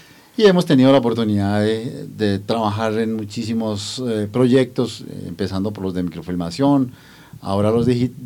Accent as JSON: {"language": "Spanish", "town": "Monguí", "region": "Boyacá", "country": "Colombia", "said": "Y yo recién venía de Boyacá. Yo soy boyacense de un lindo municipio que se llama Monguí."}